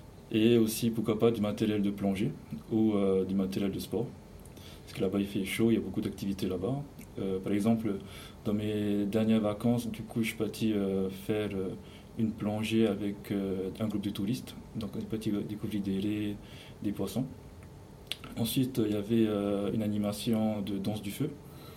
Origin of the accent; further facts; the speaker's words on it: Windward Islands, French Polynesia; Alors, moi, je suis originaire de Tahiti, l'île principale. Mes parents sont originaires des îles. Donc, la famille de ma mère est originaire de Raiatea. Et mon père de Huahine.